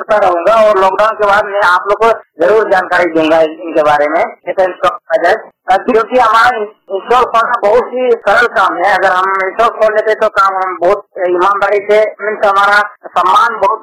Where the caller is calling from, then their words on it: Bihar, India; Bihar state Jammu जिला से बोल रहा हूँ और मैं पूर्ण तरह दृष्टिबाधित हूँ, मैं जन्म से ब्लाइंड हूँ।